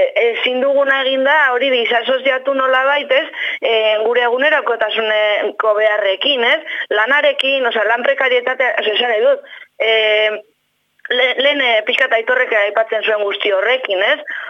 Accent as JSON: {"language": "Basque", "region": "Basque Country", "country": "Spain", "said": "ni Ezkerraldeakoa naiz"}